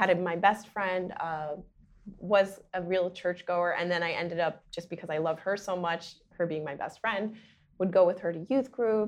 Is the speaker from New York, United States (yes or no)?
yes; New York, United States; Like I stated before, I grew up in New York with my parents. We grew up in a Methodist, United Methodist household.